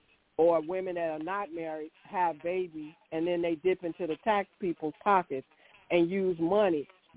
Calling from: North Carolina, United States; I'm calling from North Carolina.

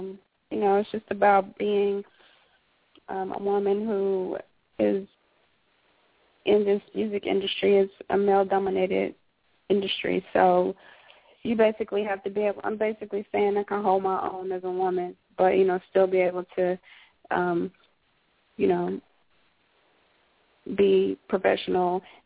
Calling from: San Antonio, Texas, United States; I'm calling in from San Antonio, Texas.

